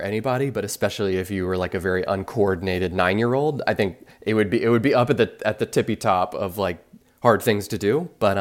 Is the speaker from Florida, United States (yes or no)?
yes; Florida, United States; For me, growing up in Florida in the mid-2000s at downtown Disney, there was an arcade